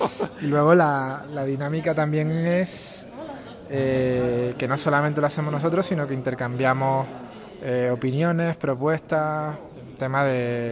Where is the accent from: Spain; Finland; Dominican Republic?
Spain; Canary Islands; now in Seville, Spain; Soy canario, vivo en Sevilla desde hace 15 años.